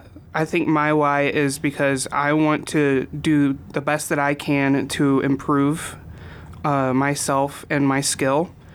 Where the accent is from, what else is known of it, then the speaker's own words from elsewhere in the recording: McMinnville, Oregon, United States; So, I'm from McMinnville, Oregon.